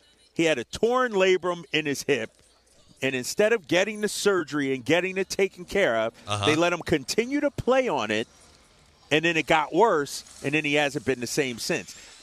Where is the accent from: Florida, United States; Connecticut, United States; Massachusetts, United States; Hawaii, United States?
Massachusetts, United States; Boston; now in Los Angeles, United States; I came from Boston, East Coast